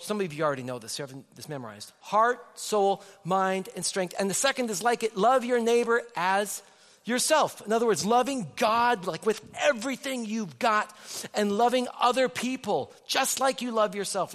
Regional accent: Nelson, British Columbia, Canada; my hometown of Nelson, British Columbia.

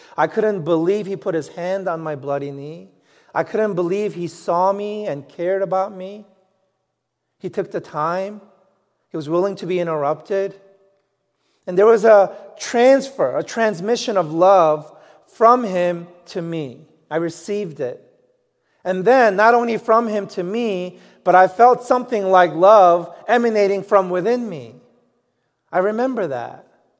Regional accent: New York City, New York, United States; And I grew up in New York City, so I wasn't used to seeing stars in the sky.

